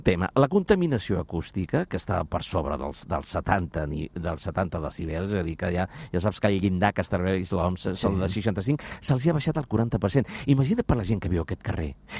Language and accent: Catalan; Barcelona, Catalonia, Spain; born there; Jo sóc nascut a Barcelona, és el meu poble